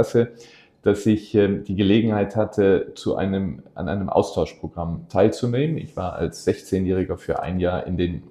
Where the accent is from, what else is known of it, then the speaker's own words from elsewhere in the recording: Neuss, North Rhine-Westphalia, Germany; Und in diesem Jahr bin ich der Schützenkönig in Neuss und deswegen regelmäßig in meiner Heimatstadt.